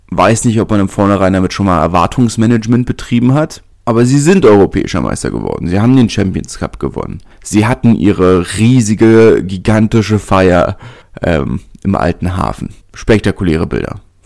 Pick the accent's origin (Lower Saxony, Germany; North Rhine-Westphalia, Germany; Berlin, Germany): Berlin, Germany